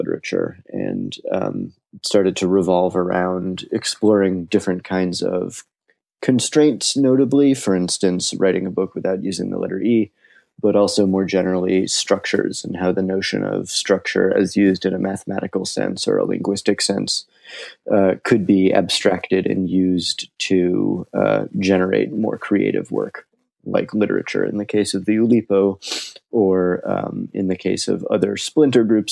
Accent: Chicago, Illinois, United States; Well, let's see. I am from Chicago.

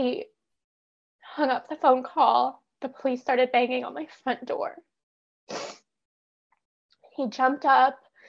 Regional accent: Washington, United States; And I'm from the Puget Sound area. I grew up here. I've lived in Seattle for 7 years.

